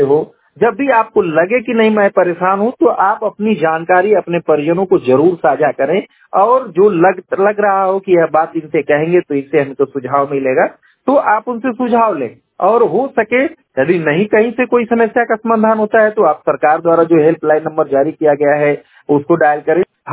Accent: Ghazipur, Uttar Pradesh, India

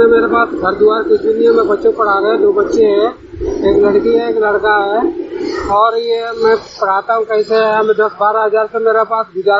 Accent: Bihar, India; now in Aya Nagar, India; वैसे मैं बिहार का रहने वाला हूँ

